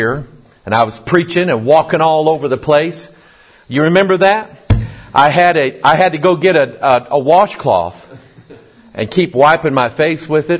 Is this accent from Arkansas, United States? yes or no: yes; Pine Bluff, Arkansas, United States; born there; He says I'm from St. Louis. That's kind of not right. I was born in Pine Bluff, Arkansas. Yeah, but I lost the accent.